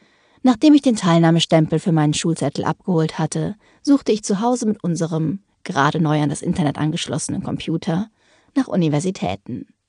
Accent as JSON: {"language": "German", "town": "Nuremberg", "region": "Bavaria", "country": "Germany", "said": "Ich komme aus Nürnberg, wo ich 2016 mein Abitur ablegte."}